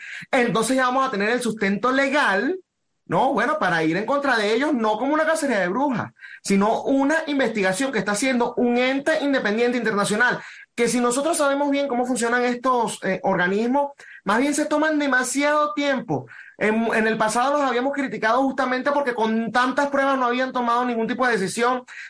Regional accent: Venezuela; no soy abogado, pero soy venezolano, y acá te puedo hablar justamente como venezolano.

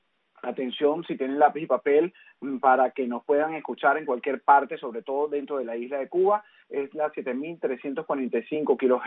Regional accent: Venezuela; mi país natal, Venezuela.

